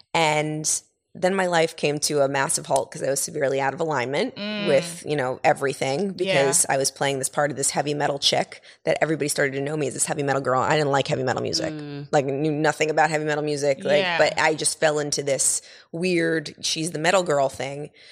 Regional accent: New York City, New York, United States; So I'm a New Yorker. I'm from New York City. I'm an entrepreneur.

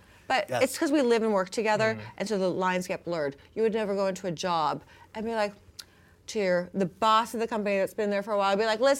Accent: Melbourne, Florida, United States; In Melbourne, Florida. It's like east of Orlando on

